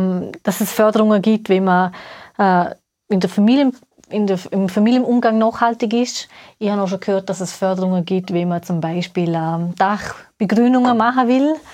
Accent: Vorarlberg, Austria; born or raised there

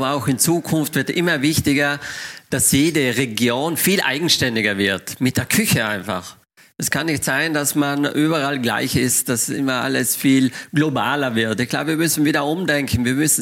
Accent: Trentino-Alto Adige, Italy; Wir haben so eine kleine Pension in Südtirol gehabt, wo ich geboren bin.

